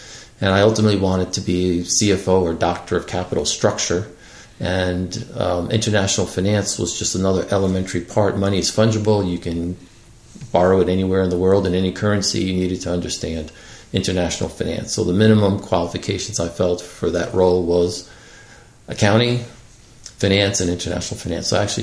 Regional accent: Queens, New York, United States; I'm from Queens. Where are you from? Queens. Where did you go to school? PS 131. Where did you go? PS 131. It was really an amazing elementary school, one of the best in New York City at the time. And then I went to Jamaica High School.

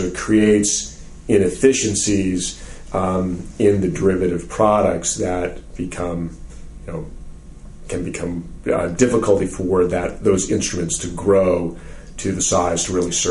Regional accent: Boston, Massachusetts, United States; because I'm from Boston area.

